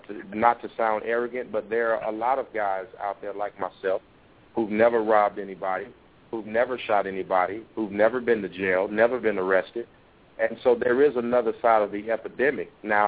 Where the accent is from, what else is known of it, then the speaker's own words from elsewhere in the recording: Gary, Indiana, United States; I was born and raised in Gary, Indiana, and I know crime and have witnessed it and grew up around it all too well.